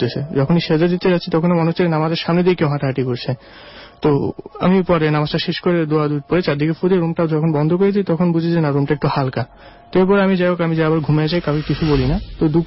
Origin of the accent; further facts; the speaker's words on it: Mirpur, Dhaka Division, Bangladesh; আমি মিরপুর থেকে এসেছি।